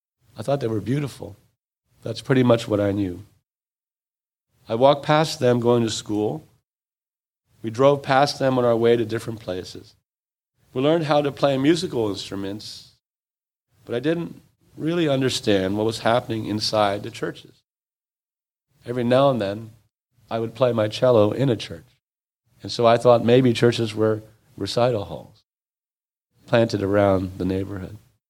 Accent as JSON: {"language": "English", "town": "Vancouver", "region": "British Columbia", "country": "Canada", "tie": "born there", "said": "I was born in Vancouver at St. Paul's Hospital in 1962."}